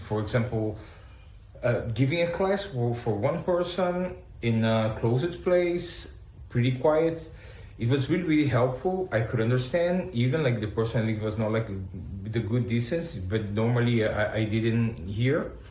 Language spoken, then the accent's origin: English; Brazil; English is a second language; now in Berlin, Germany; I came from Brazil, and I have a medium hearing loss, and also living in Berlin